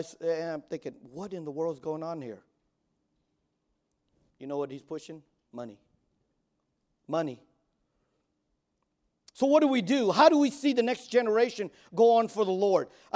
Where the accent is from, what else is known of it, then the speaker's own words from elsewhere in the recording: United States; And I love that I'm an American. I love being in this country. My culture's Khmer. But I'm an American. I love being an American. I love this country.